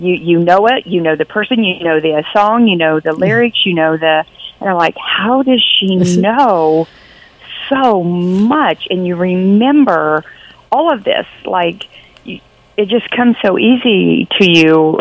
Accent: Kansas, United States; I grew up in Kansas, in western Kansas, my whole life. I grew up in Kansas.

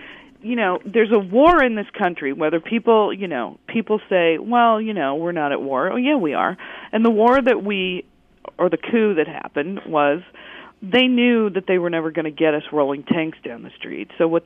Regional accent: Missouri, United States; I mean, I'm a really grounded person. I'm from Missouri.

